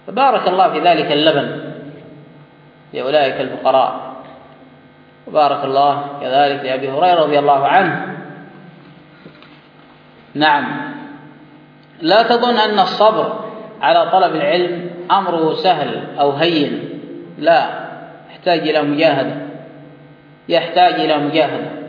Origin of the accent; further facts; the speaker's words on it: Yemen; accent: Yemeni; يعني كما يقال في لهجتنا اليمنية